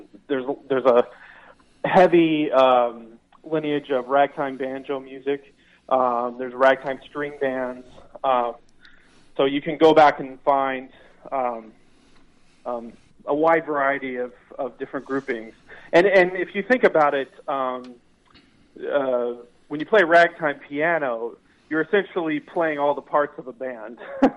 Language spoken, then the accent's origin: English; Missouri, United States; So I'm originally from South Central Missouri, the Ozarks.